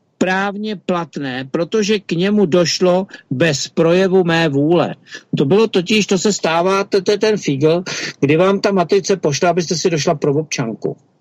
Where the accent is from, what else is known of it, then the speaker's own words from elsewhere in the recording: Prague, Czechia; born there; narodil jsem se v Československu v roce 1965. To, že jsem se narodil v Praze a tak dále